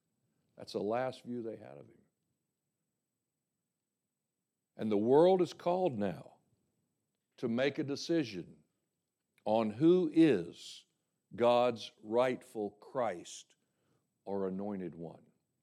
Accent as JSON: {"language": "English", "region": "the South", "country": "United States", "tie": "born or raised there", "said": "But I was raised in the South, and, you know, most of us of my generation, when you were raised in the South, you were at least sent to Sunday school"}